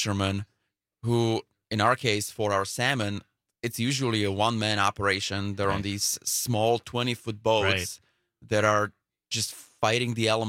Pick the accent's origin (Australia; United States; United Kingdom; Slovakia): Slovakia; English is a second language; moved away as an adult; Yes, I grew up in Slovakia